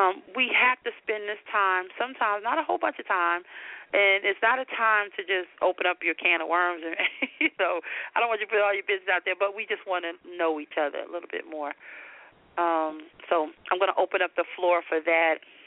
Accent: Manhattan, New York, United States; And I am originally from Manhattan, New York. I'm a New Yorker, so that's probably the firmness a little bit you guys hear sometimes.

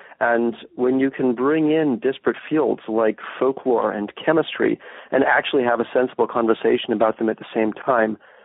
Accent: Los Angeles, California, United States; And I was born in Los Angeles, and I spent much of my childhood going to the tar pits

